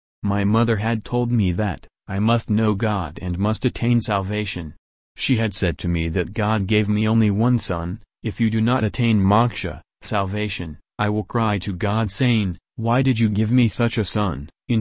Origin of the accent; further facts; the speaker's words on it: India; first language Gujarati; English is a second language; I read the Bible completely 3 times in English, and in Gujarati, which is my mother tongue.